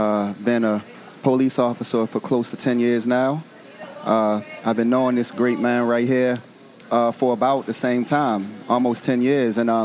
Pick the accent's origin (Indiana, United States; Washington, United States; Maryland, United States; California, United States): Maryland, United States; Parkville; I'm from East Parkville area, okay. Dutch Village area, but I also have a lot of strong roots in the West Baltimore Park Heights